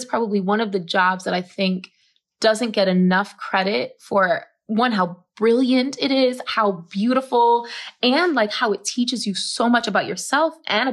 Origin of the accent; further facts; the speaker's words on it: Bronx, New York, United States; I'm a Scorpio. I'm from the Bronx. I'm Puerto Rican.